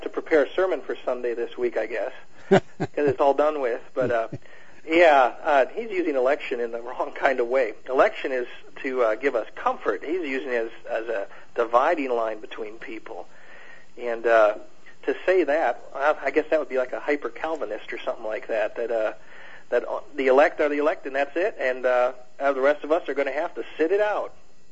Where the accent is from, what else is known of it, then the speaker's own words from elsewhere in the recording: Wisconsin, United States; Oh, I'm from Wisconsin.